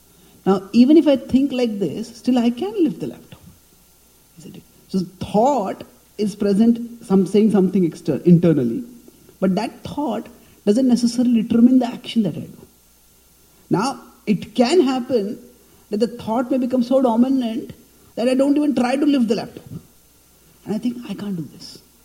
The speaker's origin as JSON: {"language": "English", "country": "India", "second_language": "English", "said": "I come from India where people are mad for cricket."}